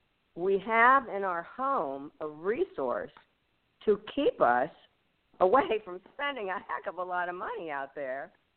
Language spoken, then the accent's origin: English; Lexington, Kentucky, United States; from Lexington, Kentucky.